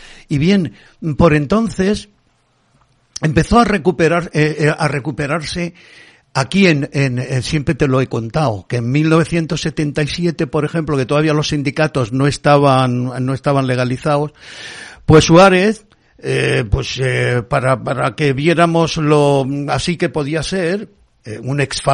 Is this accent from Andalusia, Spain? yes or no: yes; Granada, Andalusia, Spain; moved away as an adult; now in Madrid, Spain; en aquellos años 80, cuando vine de Granada a Madrid para continuar mis estudios